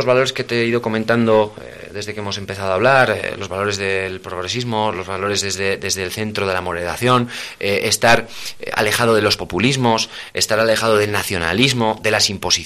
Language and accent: Spanish; Tudela, Navarre, Spain; Yo me siento muy navarro, me siento tudelano y me siento muy español.